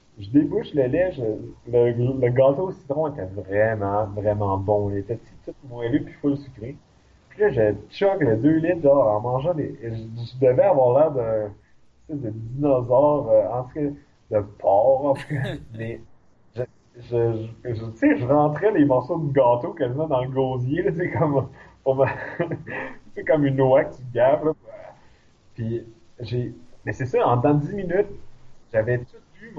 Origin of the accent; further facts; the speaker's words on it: Quebec, Canada; il dit d'où tu viens, je dis, ben, le Québec, là, au Canada